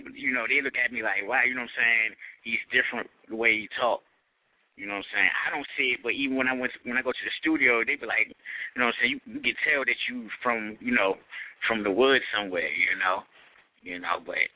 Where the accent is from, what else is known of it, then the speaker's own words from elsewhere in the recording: Maryland, United States; I'm from Maryland, you know what I'm saying? Like, a lot of people, they were like, well, you sound country